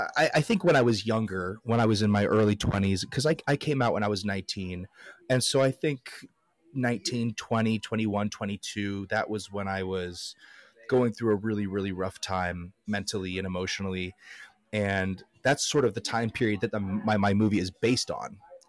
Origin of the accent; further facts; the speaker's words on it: Dublin, Ohio, United States; born there; But I was born in Dublin, Ohio, not Dublin, Ireland.